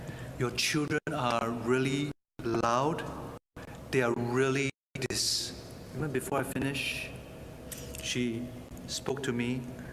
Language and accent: English; Singapore; Everyone around me appears disturbed, but as typical Singaporean as we are, we know that everyone loves to speak, but only in a corner.